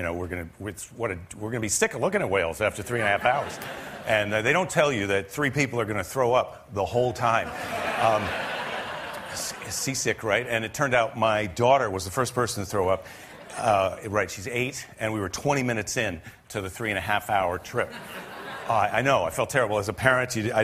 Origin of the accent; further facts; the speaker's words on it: Iowa, United States